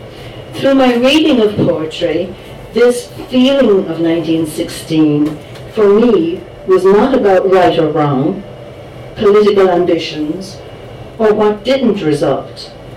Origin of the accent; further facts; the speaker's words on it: Cork, Munster, Ireland; born there; I was born in Cork.